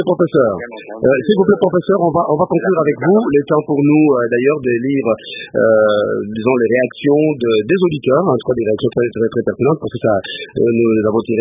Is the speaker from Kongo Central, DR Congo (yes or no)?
no; Kiwanja, North Kivu, DR Congo; tout en condamnant nos unités pour les actes de pillage qu'ils ont perpétré chez nous à Kiwanja.